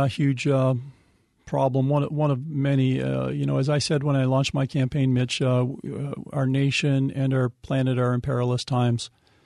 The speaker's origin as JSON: {"language": "English", "town": "Washington", "region": "Vermont", "country": "United States", "said": "I'm from Washington, Vermont, too"}